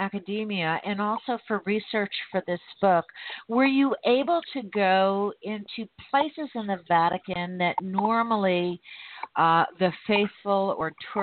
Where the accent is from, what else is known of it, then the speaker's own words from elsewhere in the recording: Miami, Florida, United States; We're both from Miami, and we were walking in an opposite direction of a huge crowd in Rome